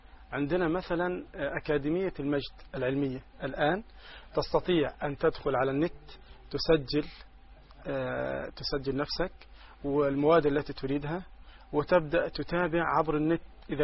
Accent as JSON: {"language": "Arabic", "country": "Egypt", "said": "هذه موجودة عندنا في مصر الآن."}